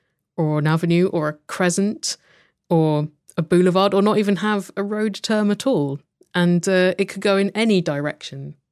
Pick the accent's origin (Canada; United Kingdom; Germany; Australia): United Kingdom; now in Tucson, United States; I come from Britain, which does not have such a binary road naming system.